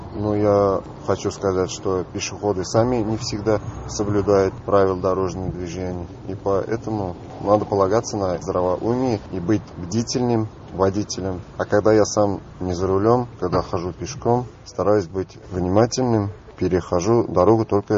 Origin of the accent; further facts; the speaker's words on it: Tatarstan, Russia; Я сам из Апастовского района.